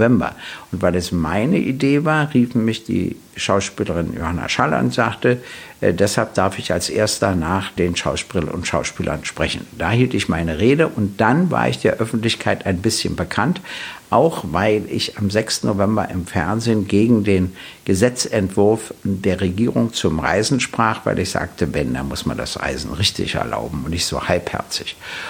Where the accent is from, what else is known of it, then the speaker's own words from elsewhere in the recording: Berlin, Germany; born there; Also ich wurde 1948 in Berlin geboren, hatte immer meinen Hauptwohnsitz in Berlin